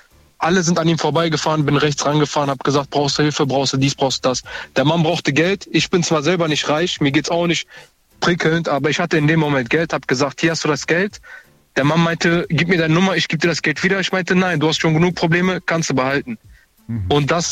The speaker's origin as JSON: {"language": "German", "country": "Germany", "tie": "born there", "said": "Ich bin hier in Deutschland geboren."}